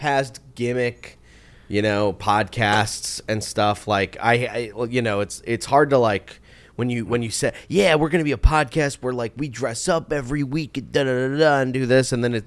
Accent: Syosset, New York, United States; I'm from Syosset.

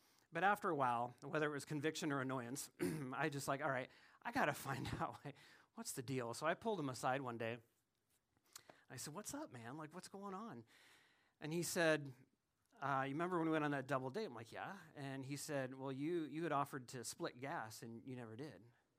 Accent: South Dakota, United States; I grew up in South Dakota, so y'all don't know snow and freezing.

